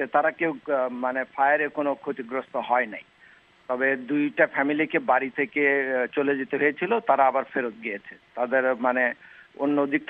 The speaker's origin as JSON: {"language": "Bangla", "country": "Bangladesh", "lives_now": "Sacramento, United States", "said": "আমরা স্যাক্রামেন্টোর প্যারাডাইস থেকে 90 মাইল নর্থে, আমরা স্যাক্রামেন্টোর বাসি বাংলাদেশি, প্রচুর বাংলাদেশি আছি"}